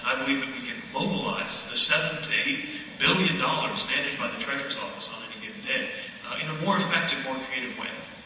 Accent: South Bend, Indiana, United States; I grew up right here in South Bend. We're less than a mile from my home, which in turn is around the corner from where I grew up.

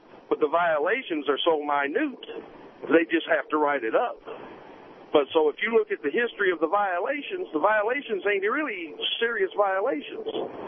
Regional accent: Detroit, Michigan, United States; moved away as an adult; I'm from Detroit. I moved down here.

